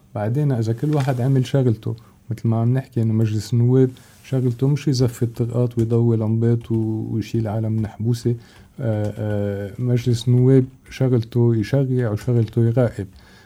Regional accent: Lebanon; كان مفهوم عتيق عندنا بلبنان كمواطنين، ونحن خلقنا بالحرب

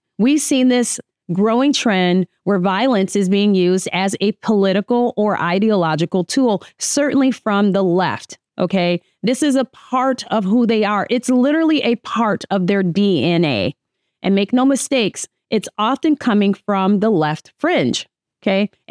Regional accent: New York, United States; now in Minnesota, United States; We're going to go to New York, my home state. As you know, state that I was born.

